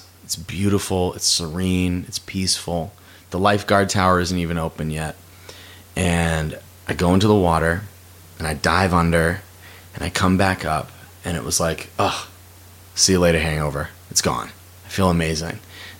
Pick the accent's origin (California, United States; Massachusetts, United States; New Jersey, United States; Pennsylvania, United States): Massachusetts, United States; So I grew up in Massachusetts. I went to an all-boys Catholic school, came from an Irish Catholic family.